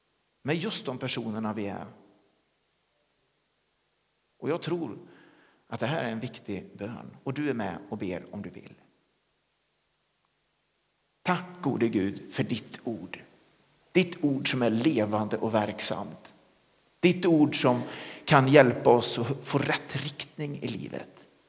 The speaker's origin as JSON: {"language": "Swedish", "town": "Lidköping", "region": "Västra Götaland County", "country": "Sweden", "tie": "born or raised there", "said": "en plats i Lidköping där jag växte upp."}